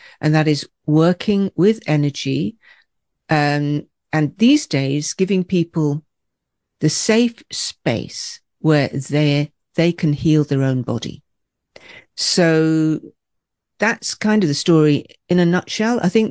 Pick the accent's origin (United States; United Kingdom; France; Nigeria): United Kingdom; Scotland; And as a Scot, I'm always aware of, the trauma that's in our DNA